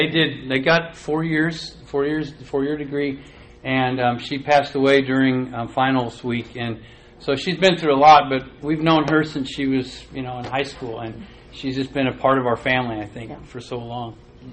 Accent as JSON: {"language": "English", "town": "Portland", "region": "Oregon", "country": "United States", "said": "And we're from Portland, Oregon, the Agape Church of Christ."}